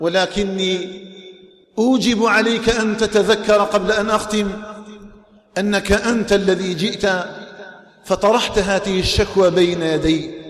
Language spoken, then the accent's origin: Arabic; Algeria; اللهم اجعل بلدنا الجزائر آمنا مطمئنا